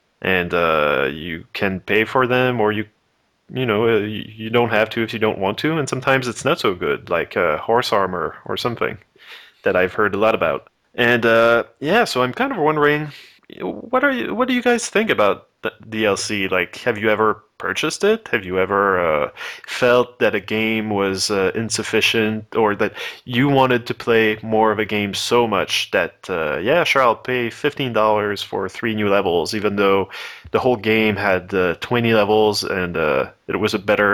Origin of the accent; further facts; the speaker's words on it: Canada; I'm Canadian.